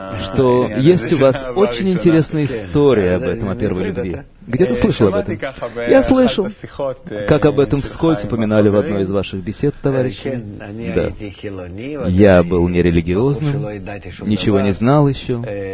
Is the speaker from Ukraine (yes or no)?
no; Vitebsk, Vitebsk Region, Belarus; born there; moved away as an adult; also born or lived in Saint Petersburg, Russia; Через 3-4 года я уехал из моего маленького городка, где я родился, из Витебска. Это такой маленький городок, где раньше жили одни евреи, приблизительно четверть миллиона жителей.